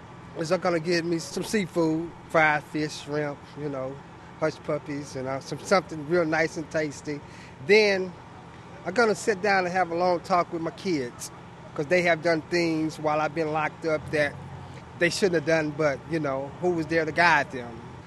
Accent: Houston, Texas, United States; I'm from Houston, Texas.

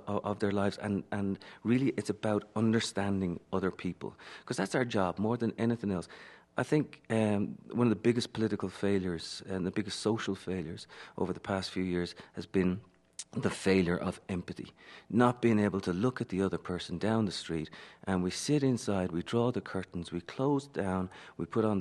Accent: Dublin, Leinster, Ireland; No, listen, you know, I'm Irish. I can't dance, you know.

